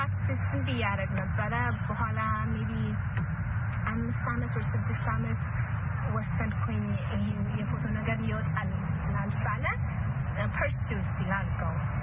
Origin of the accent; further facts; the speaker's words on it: Addis Ababa, Ethiopia; also born or lived in Asmara / Chicago; አዲስ አበባ ከ አስመራ በኋላ አዲስ አበባ ሙቭ አለኝ። አዲስ አበባ ለብስ ልጅም እያለሁኝ ነው ሆስፒቴል እያለሁኝ ነው ቺካጎ ባረግን ሶ ቲኔጅ ላይፌን አብዛኛው ያው ቺካጎ ላይ ያደኩት።